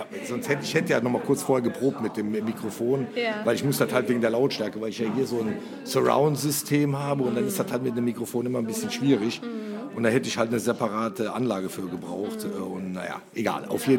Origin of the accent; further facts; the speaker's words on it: Rhineland-Palatinate, Germany; da, wo ich herkomme, von der Mosel, meine Eltern 50 Jahre lang ein Hotel gemacht haben, war Tanztee eigentlich gang und gäbe. Also ich bin mit Tanztee groß geworden